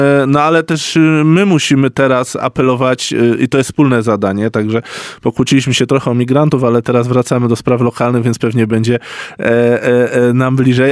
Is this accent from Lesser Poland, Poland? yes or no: yes; Kraków, Lesser Poland, Poland; ja zawsze jako Kraków z urodzenia, z Kraków z rodziny kilkupokoleniowej, która tutaj mieszka, zawsze o Krakowie będę pamiętał